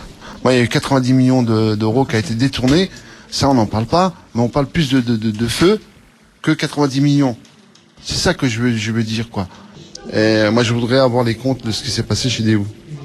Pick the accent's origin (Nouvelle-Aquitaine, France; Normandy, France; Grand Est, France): Grand Est, France; Pont-à-Mousson; born there; now in Mont-Saint-Martin, France; Je suis à la Zup de Mont-Saint-Martin. Mais moi, je suis né exprès pour Déhou. Je suis né de Pont-à-Mousson. J'ai déménagé